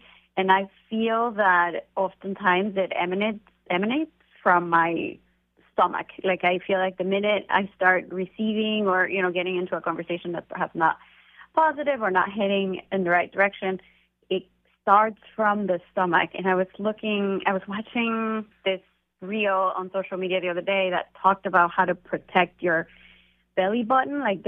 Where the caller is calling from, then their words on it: Seattle, Washington, United States; Oh, I am in Seattle.